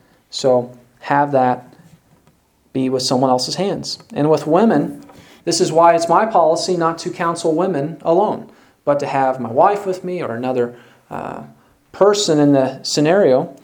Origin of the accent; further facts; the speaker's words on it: Waverly, United States; But in my hometown of Waverly, there was a pastor who got into it with the cemetery.